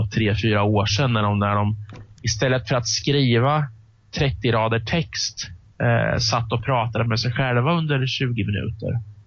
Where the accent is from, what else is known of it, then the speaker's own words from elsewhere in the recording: Östergötland, Sweden; Det finns liksom bryggerier som jag som östgöte inte har en aning om att de överhuvudtaget finns